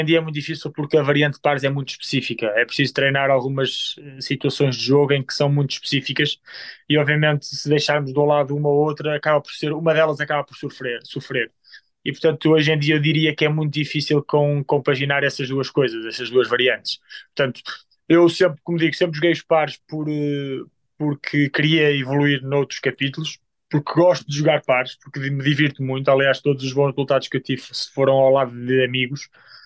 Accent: Portugal; Eu como português, obviamente, orgulho-me imenso de o ter alcançado

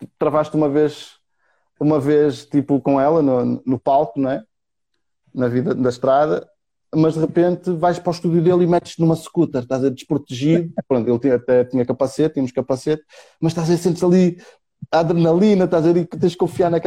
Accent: Braga, Portugal; Tinha que dizer um palavrão, sou de Braga.

